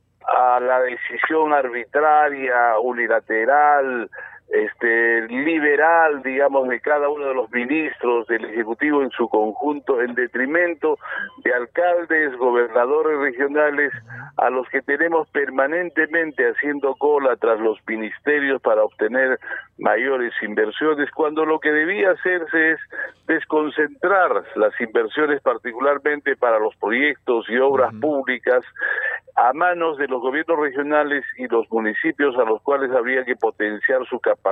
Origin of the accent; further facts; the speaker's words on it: Cusco, Peru; Yo soy cusqueño